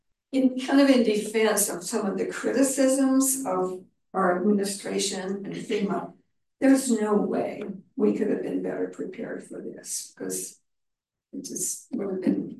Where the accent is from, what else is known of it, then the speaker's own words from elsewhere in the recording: North Carolina, United States; I'm a native from North Carolina, and I have two brothers who are on the coast.